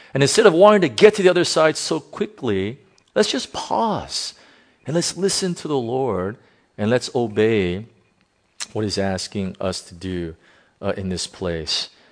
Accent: California, United States; I'm from California. California has experienced one of the worst droughts and fires like you wouldn't believe.

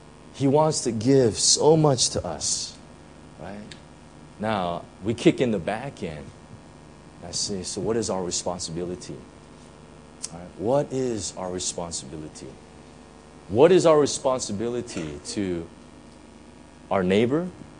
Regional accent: United States; I'm a blue, you know, I'm an American, right?

